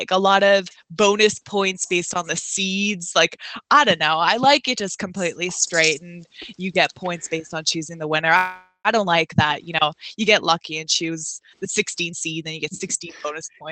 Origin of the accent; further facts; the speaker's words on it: Canada; I'm Canadian